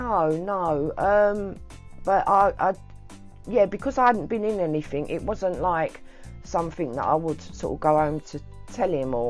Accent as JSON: {"language": "English", "town": "Bethnal Green", "region": "London", "country": "United Kingdom", "tie": "born or raised there", "said": "Yeah, I grew up in Bethnal Green, as they call the good old days, you know."}